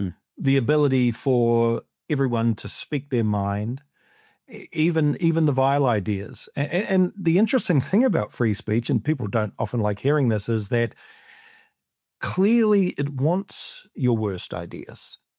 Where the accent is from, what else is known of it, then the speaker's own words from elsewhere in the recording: Otahuhu, Auckland, New Zealand; And I also come from South Auckland. I was raised in South Auckland in a very working class, poor neighborhood, Otahuhu.